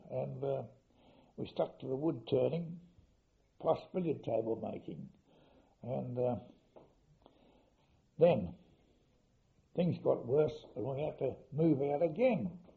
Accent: Perth, Western Australia, Australia; 179 Carr Street, Leaderville. We got a house there, and we had about a third of an acre of land at the back

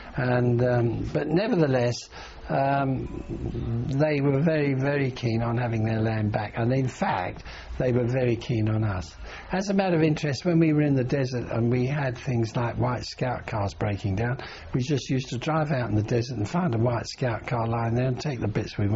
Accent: London, United Kingdom; And so I said, yes, I come from a place called London, which is a big place in the middle of it, you see.

